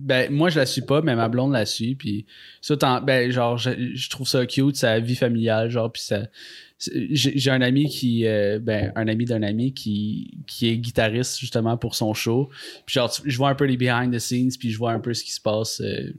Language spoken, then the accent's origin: French; Quebec, Canada; en tant que Québécois